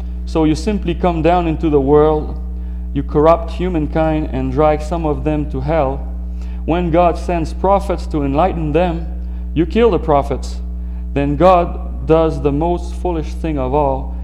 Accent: Edmonton, Alberta, Canada; Actually, from Edmonton. I'm from Edmonton.

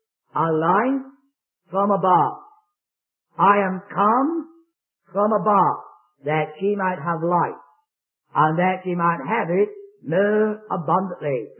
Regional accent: Scotland, United Kingdom; And being a Scotsman, I said, I'm going to ask you another question.

